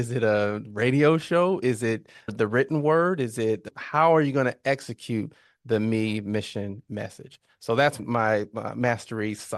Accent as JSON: {"language": "English", "town": "Mounds", "region": "Illinois", "country": "United States", "tie": "born or raised there", "said": "So my hometown, Mounds, Illinois, is cool because it's located right at the edge of Illinois. So it borders Kentucky and it borders Missouri."}